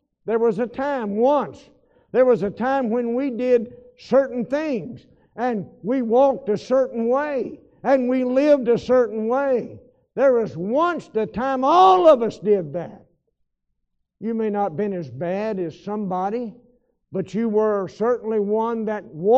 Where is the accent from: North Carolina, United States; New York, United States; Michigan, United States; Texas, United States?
Texas, United States; I said, "Yes, ma'am, I'm from Texas."